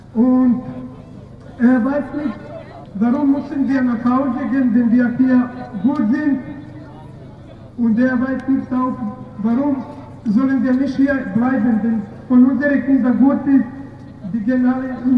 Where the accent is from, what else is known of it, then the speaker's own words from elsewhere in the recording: Serbia; now in Germany; Ich komme aus Serbien. Ich bin seit 4 Jahren fast in Deutschland mit meinen Eltern, ja.